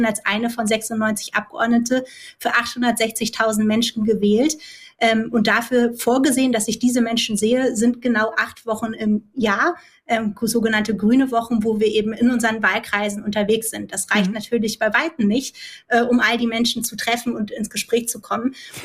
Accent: Hamburg, Germany; born there; zumal ich auch gebürtige Hamburgerin bin

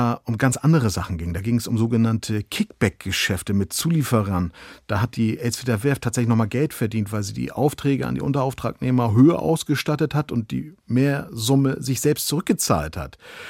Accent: Kiel, Schleswig-Holstein, Germany; Weil ich als Kieler einfach die Gorch-Vork auch wieder in ihrem Heimathafen sehen würde

